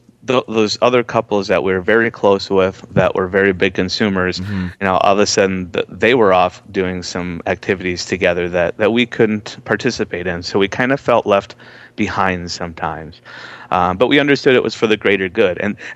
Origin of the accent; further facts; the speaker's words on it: Minnesota, United States; Minnesota. I knew that was coming.